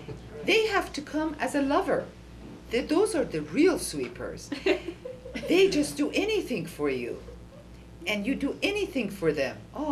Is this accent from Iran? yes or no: yes; Iran; I'm from Iran, he is from it, and it's exactly 12 hours of difference.